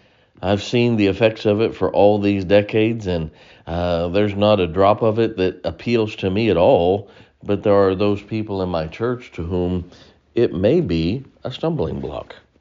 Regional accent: United States; Now, I believe that it's our right as an American.

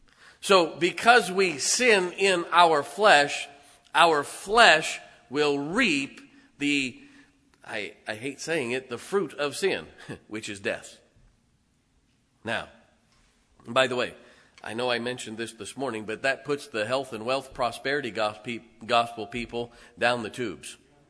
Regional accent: Canton, Ohio, United States; I grew up in Canton, Ohio. That's where they play the Hall of Fame football game.

